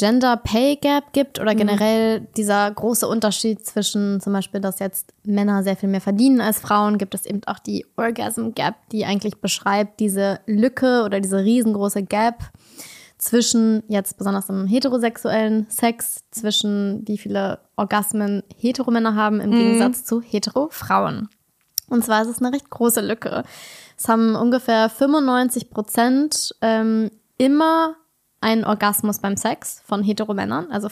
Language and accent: German; Berlin, Germany; bin in Berlin aufgewachsen.